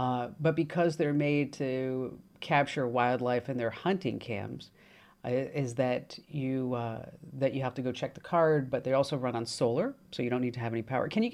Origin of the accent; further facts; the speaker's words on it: Phoenix, Arizona, United States; Remember, I mean, I'm a desert rat. I'm from Phoenix.